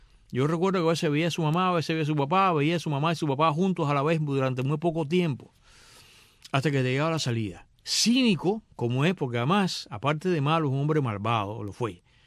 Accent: Matanzas, Cuba; also born or lived in Varadero; Como yo crecí en Matanzas y Varadero, La Habana y todo eso

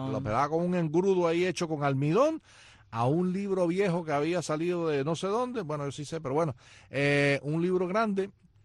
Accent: Cuba; moved away; Habían unas revistas que de hecho las guardé celosamente, bueno, hasta que me fui de Cuba, ya eso tiene que haber desaparecido.

